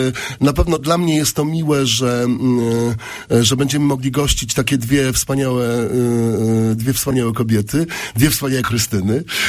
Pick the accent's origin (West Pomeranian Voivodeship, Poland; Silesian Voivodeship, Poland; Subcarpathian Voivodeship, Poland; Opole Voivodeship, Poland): Opole Voivodeship, Poland; że ja tu jestem i że pochodzę z Opolszczyzny